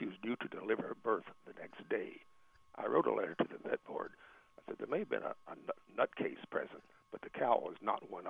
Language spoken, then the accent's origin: English; California, United States; And their fair last year, that's my hometown, almost not far from Oakland and Pleasanton, I went to the fair on opening day last year.